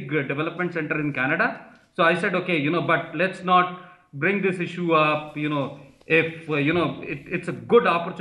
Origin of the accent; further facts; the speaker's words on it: Udaipur, Rajasthan, India; Which is my hometown.